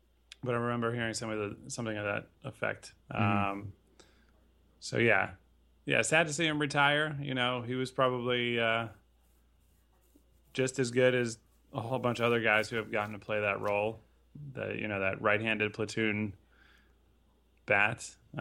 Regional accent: Connecticut, United States; Growing up in Connecticut, I went to a lot of games up there, you know

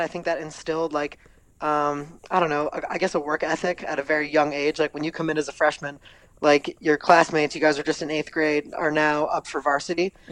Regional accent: Severna Park, Maryland, United States; now in Los Angeles, United States; I'm from Severna Park, Maryland, proudly. I play lacrosse here at USC in Los Angeles, California

